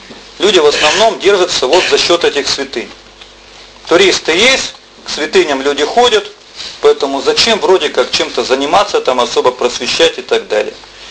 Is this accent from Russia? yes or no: yes; Yekaterinburg, Sverdlovsk Oblast, Russia; когда узнавали, что вот мы из Екатеринбурга, с Урала